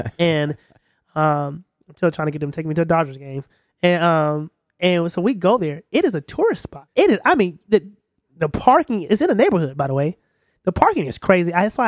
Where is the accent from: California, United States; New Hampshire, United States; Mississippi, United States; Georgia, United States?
Georgia, United States; you know, because we're from Georgia, so that's the thing.